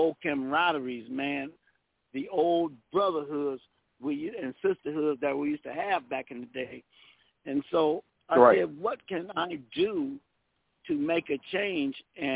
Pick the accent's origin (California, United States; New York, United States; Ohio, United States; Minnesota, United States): California, United States; Los Angeles; I'm born and raised in Los Angeles.